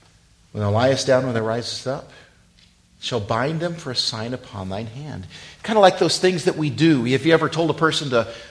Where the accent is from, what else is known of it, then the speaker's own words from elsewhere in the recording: Wyoming, United States; I grew up in Wyoming, and I went to school in Wisconsin. It was I think it was like a 21-hour drive for me.